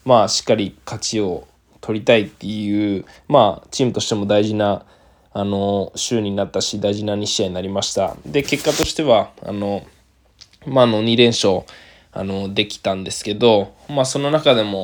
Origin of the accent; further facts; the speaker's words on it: Kanagawa, Japan; 個人的には僕は地元が神奈川で、関東東京ということで、結構その高校の同級生だったりとか、知り合いが見に来てくれて